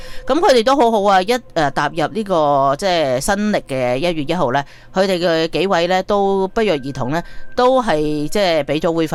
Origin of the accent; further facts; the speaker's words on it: China; 咁我哋中国人嘅农历新年又要讲呢啲，可唔可以一次过做埋咧？